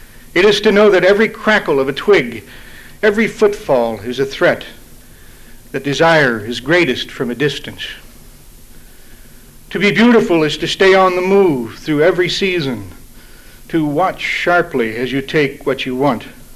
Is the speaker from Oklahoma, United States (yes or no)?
no; Pennsylvania, United States; accent: Western Pennsylvania, cum Ohio, cum California, cum Georgia country accent; also born or lived in Ohio / California / Georgia; And I'm going to affect my country accent, which is Western Pennsylvania, cum Ohio, cum California, cum Georgia.